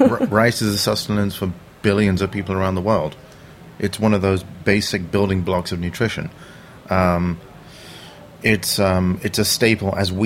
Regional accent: London, United Kingdom; growing up in London.

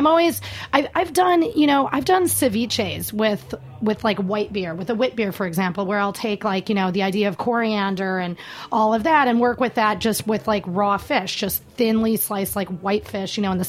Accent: Wisconsin, United States; But you know, I'm from Wisconsin, so I cook brats in beer, and I don't par cook them in beer because we don't do that in Wisconsin.

